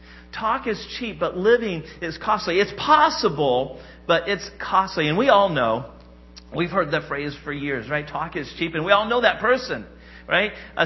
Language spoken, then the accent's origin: English; Indiana, United States; So my disclaimer is I grew up in Indiana. I'm a Hoosier. I grew up watching Bobby Knight coach basketball, right?